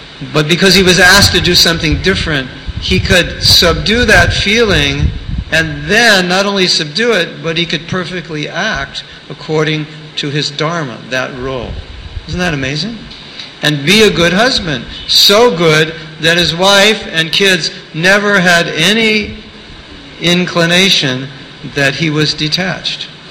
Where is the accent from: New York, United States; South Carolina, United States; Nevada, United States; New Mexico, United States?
New York, United States; My father's from New York and he's Jewish. I can say it. I come from New York Jewish family, so I can say that.